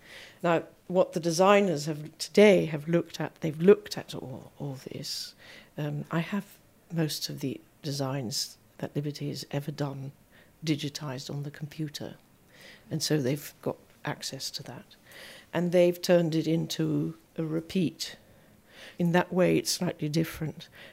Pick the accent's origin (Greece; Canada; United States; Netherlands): Netherlands; Well, I'm not British myself. I'm from Holland.